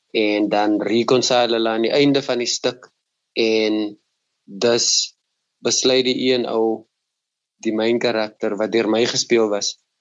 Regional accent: Port Elizabeth, Eastern Cape, South Africa; Ek het in Shoreville groot geword in Kaibega, in Port Elizabeth, en dit is 'n breingemeenskap wat swaar trek

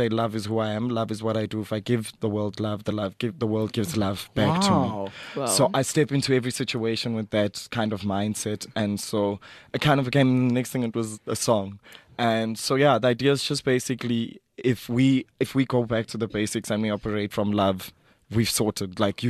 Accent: KwaZulu-Natal, South Africa; also born or lived in Eswatini; now in Johannesburg, South Africa; I was born in Joburg, but then my dad was from Swaziland, so then we moved back there. But I grew up in KZN because that's where I went to school. And so I'm back in Joburg now.

